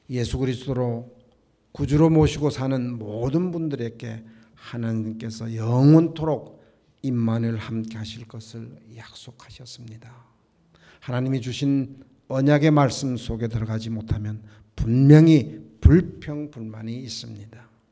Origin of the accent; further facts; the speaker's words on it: South Korea; 우리는 한국 사람들입니다.